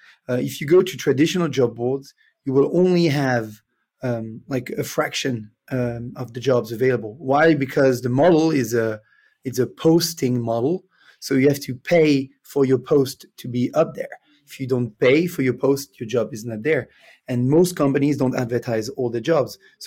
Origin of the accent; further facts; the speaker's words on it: Switzerland; English is a second language; Originally, I'm from Switzerland. I'm now based in Lausanne.